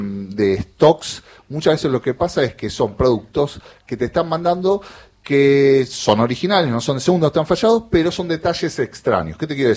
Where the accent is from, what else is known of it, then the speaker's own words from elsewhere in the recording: Almagro, Buenos Aires, Argentina; yo soy de Almagro